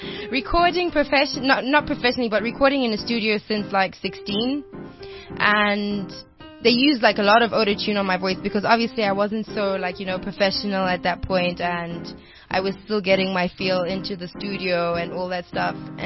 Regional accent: Zambia; my mom's Zambian and my dad's Lebanese. And, I grew up in Zambia most of my life.

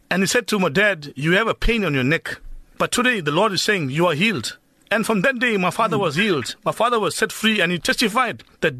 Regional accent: Verulam, KwaZulu-Natal, South Africa; also born or lived in Durban; now in Phoenix, South Africa; from in Durban. I grew up in Verulam, and I'm currently living in Phoenix.

